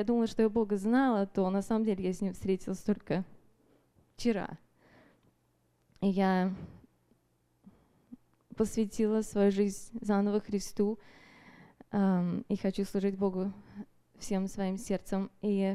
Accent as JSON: {"language": "Russian", "town": "Tacoma", "region": "Washington", "country": "United States", "said": "я из Такомы, или Спенуэй."}